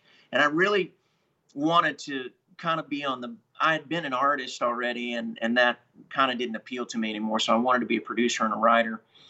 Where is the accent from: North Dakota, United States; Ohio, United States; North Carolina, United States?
Ohio, United States; Columbus; I grew up in Columbus, Ohio, so I'm a Midwesterner, but my folks were from West Virginia and Kentucky, so I was raised on country music.